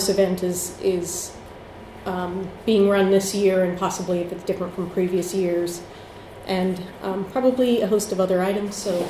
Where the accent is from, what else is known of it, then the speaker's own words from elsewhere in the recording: Black Diamond, Washington, United States; I grew up in Black Diamond, so I'm really happy to be able to help in our local government here.